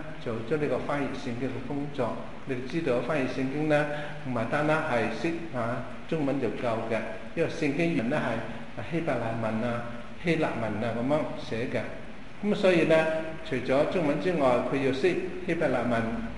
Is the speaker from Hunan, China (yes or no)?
yes; Hengyang, Hunan, China; 嚟到我哋鄉下嘅地方湖南衡陽嘅地方咧